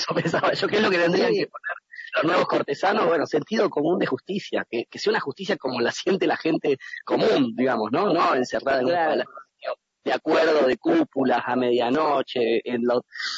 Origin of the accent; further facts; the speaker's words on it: Argentina; qué tipo de fallos vamos a recibir como pueblo argentino de esa corte